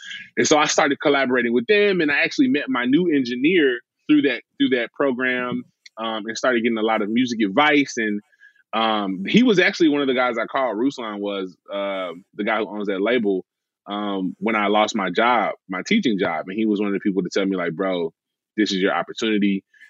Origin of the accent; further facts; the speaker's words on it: the South, United States; even though I grew up in the South listening